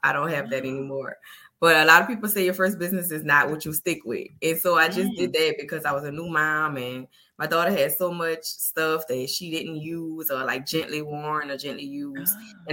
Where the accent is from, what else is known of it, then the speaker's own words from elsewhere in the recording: New Orleans, Louisiana, United States; you know, I'm from New Orleans.